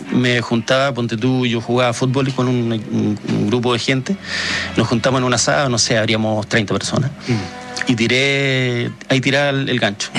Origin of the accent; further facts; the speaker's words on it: Punta Arenas, Magallanes, Chile; con mi familia, en mi casa en Punta Arenas. Yo soy magallánico.